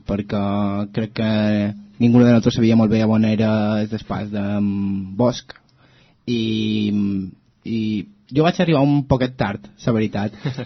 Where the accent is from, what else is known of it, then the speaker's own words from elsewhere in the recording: Galicia, Spain; Catalan is a second language; sóc gallec i el català m'agosta un poquet encara.